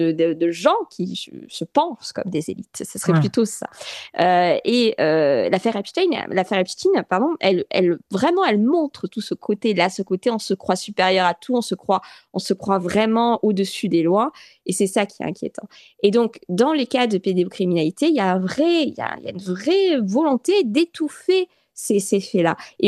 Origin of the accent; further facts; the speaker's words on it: France; je suis à moitié marocaine. Donc, je connais pas bien j'ai pas grandi au Maroc. J'ai grandi en France, hein, vraiment à la française